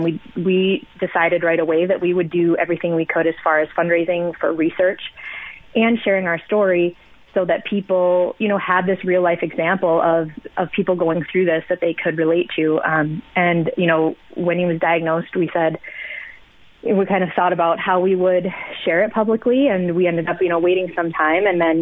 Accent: United States; now in Canada; We're both American, also permanent residents here in Canada.

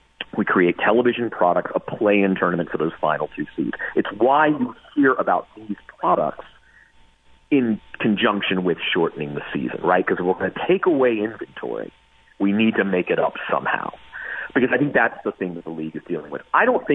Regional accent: Atlanta, Georgia, United States; I grew up in Atlanta, so I was up in the Hawks

